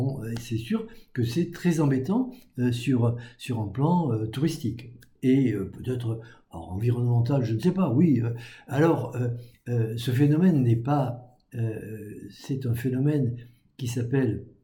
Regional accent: Occitanie, France; Nous sommes des Occitans, nous ne sommes pas très loin de nos voisins de la Nouvelle-Aquitaine

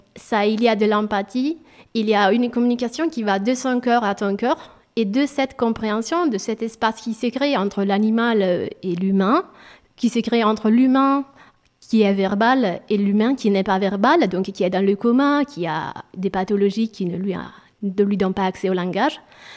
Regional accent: Italy; French is a second language; Je suis italienne et j'ai fait mes études en Italie et j'ai travaillé en tant qu'infirmière à 13 ans à l'hôpital en Italie.

